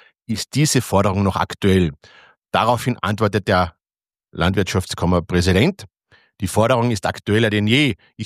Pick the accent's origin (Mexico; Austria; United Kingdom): Austria; Früher sind wir Österreicher über die Grenze gefahren zum Zigarettenschmuggeln